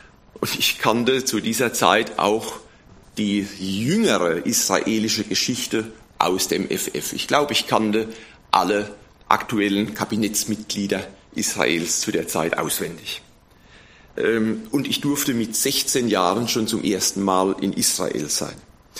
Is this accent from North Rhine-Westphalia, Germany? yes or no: no; Neustadt, Rhineland-Palatinate, Germany; Und Neustadt, wo ich herkomme, hat ja eine besonders unrühmliche Rolle gespielt im Dritten Reich.